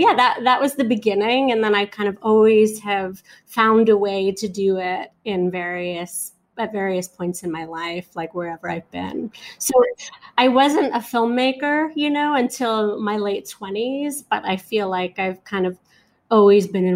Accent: New York, United States; I grew up in New York, so I saw a lot of independent film, and I had access to a lot of independent film.

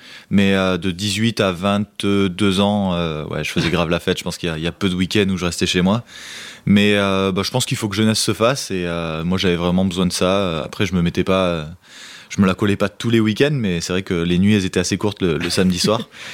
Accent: Font-Romeu, Occitanie, France; also born or lived in Paris; moi je suis originaire de Font-Romeu et c'est vrai que quand j'étais tout petit, on est parti là-bas à la montagne parce qu'en fait j'avais beaucoup d'asthme, de bronchite asthmatiforme quand j'étais à Paris.

